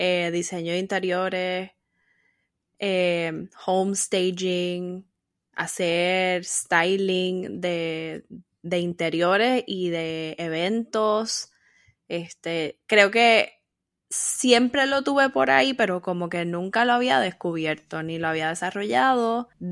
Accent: Puerto Rico; moved away as an adult; also born or lived in Columbus, Ohio; now in Boston, United States; es una mujer puertorriqueña, tengo 34 años. Estoy viviendo en Boston ahora, pero viví, crecí, estudié, trabajé en Puerto Rico. Me mudé de Puerto Rico en el 2018, así que llevo unos añitos fuera de Puerto Rico, trabajando en diferentes estados de Estados Unidos.

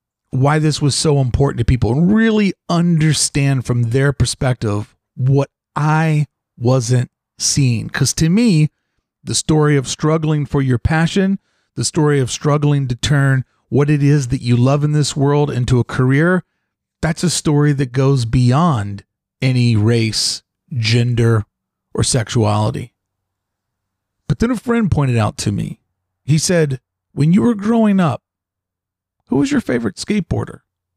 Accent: Kentucky, United States; And remember, I'm a kid from Kentucky that didn't want to grow up racist.

